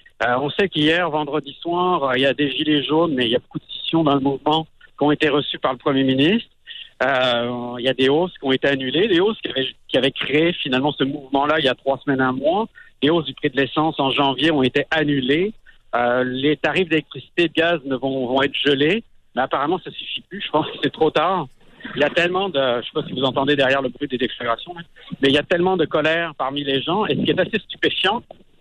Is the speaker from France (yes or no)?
yes; France; born there; moi je suis né en France